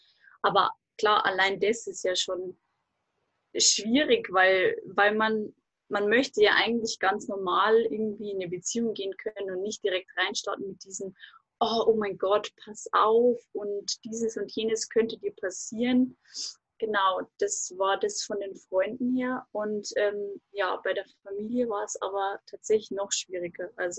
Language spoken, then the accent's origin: German; Regensburg, Bavaria, Germany; Genau, ich komme aus Regensburg in dem schönen Bayern.